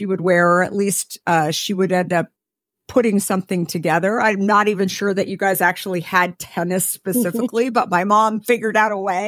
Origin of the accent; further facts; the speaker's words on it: Arizona, United States; I grew up in Arizona. So it was just super perfect.